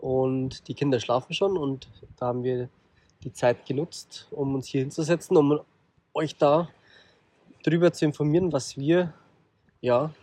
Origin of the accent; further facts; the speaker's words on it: Amberg, Bavaria, Germany; Also in Amberg, in einer kleinen Stadt